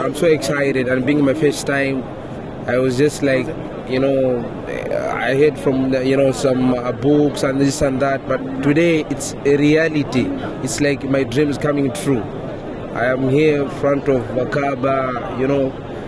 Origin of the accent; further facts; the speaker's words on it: Malawi; I am from Africa, Malawi.